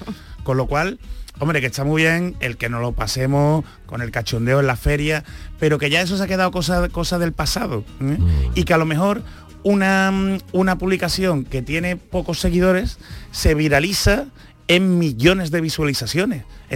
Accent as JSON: {"language": "Spanish", "town": "Seville", "region": "Andalusia", "country": "Spain", "said": "como sevillano feriante clásico, esto es un poco chocante"}